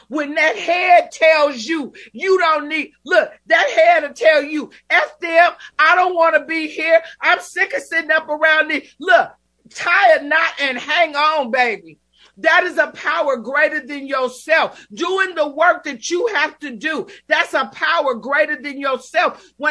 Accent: Oakland, California, United States; I was from Oakland, California, and I found myself in Austin, Texas, one more time with a crack pipe hanging out of my mouth.

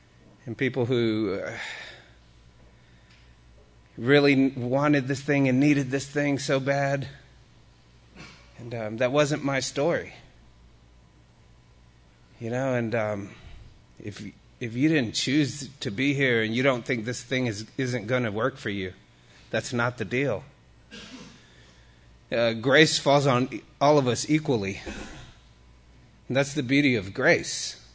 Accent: Austin, Texas, United States; The way God was explained to me is, I'm from Austin.

